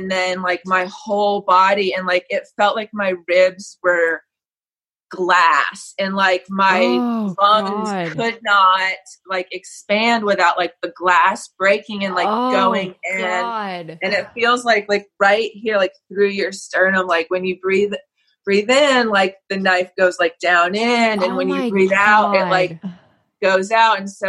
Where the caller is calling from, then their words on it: Los Angeles, California, United States; Mulholland and Beverly Glen.